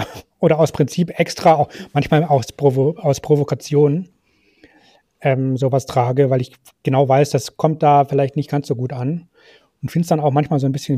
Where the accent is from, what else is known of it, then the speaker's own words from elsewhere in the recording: Bavaria, Germany; ich komme aus Bayern, habe da eine Ausbildung gemacht